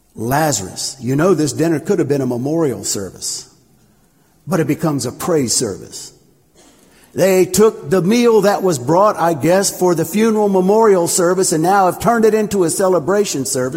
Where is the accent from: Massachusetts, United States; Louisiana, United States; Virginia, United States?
Virginia, United States; Arlington; So I grew up in Arlington, Virginia.